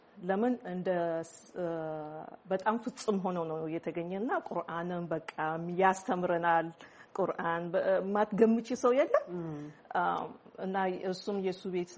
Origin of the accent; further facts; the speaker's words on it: Dire Dawa, Ethiopia; also born or lived in Djibouti; now in United States; የተወለድኩት ድሬዳዋ፣ ያደግኩት ድሬዳዋ እና ጅቡቲ መሀል ነው።